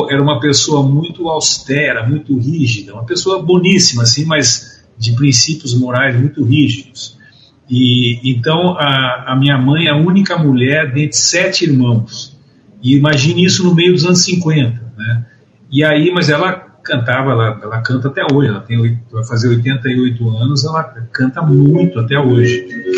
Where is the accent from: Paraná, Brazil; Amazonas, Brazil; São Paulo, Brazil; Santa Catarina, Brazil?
São Paulo, Brazil; Avaré; born there; mudou para Avaré, que é onde eu nasci, meus irmãos nasceram